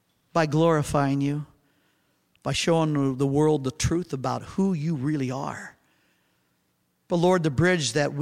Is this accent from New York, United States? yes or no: no; Louisiana, United States; I'm Cajun French. I love the hyperbole.